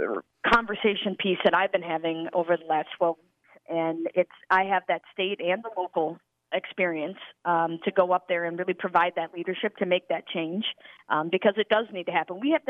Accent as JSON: {"language": "English", "town": "Cottage Grove", "region": "Minnesota", "country": "United States", "tie": "born or raised there", "said": "I've been born and raised in the Cottage Grove area."}